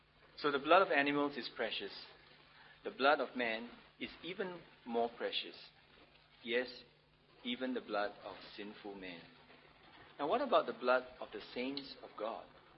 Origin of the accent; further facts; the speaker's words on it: Singapore; When I told him I was from Singapore